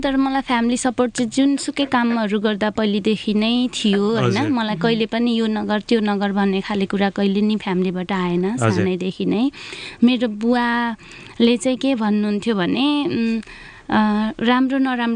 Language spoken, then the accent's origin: Nepali; Koshi Province, Nepal; born there; also born or lived in Biratnagar; म सुनसरीमा जन्मेको हुँ होइन तर म घरभन्दा विराटनगर भन्छु किनभने मेरो दाजुभाउजू विराटनगरै घर छ बस्नुहुन्छ तर पुरानो घर चाहिँ मेरो सुनसरीमै छ